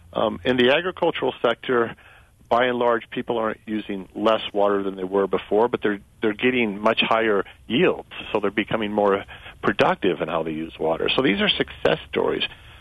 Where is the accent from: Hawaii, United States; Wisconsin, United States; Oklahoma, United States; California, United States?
Wisconsin, United States; Madison; born there; Well, first of all, Richard, I'll tell you that I was born in Madison.